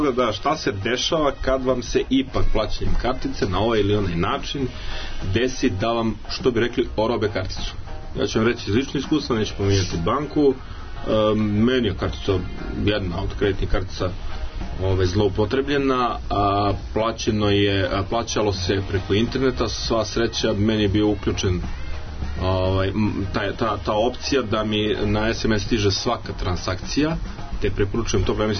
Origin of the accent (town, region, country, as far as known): Serbia